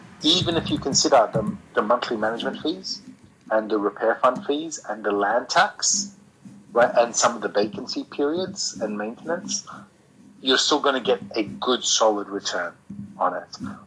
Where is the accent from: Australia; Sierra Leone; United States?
Australia; I'm from Australia myself.